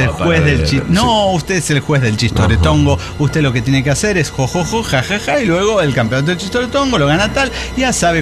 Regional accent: Nezahualcóyotl, State of Mexico, Mexico; Soy el antisocial de Nezahualcóyotl, México.

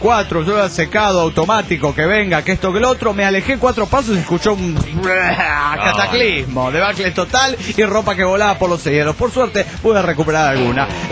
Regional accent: Colombia; los estudiantes me han pedido que yo, como colombiana, les lleve, ¿qué? Música

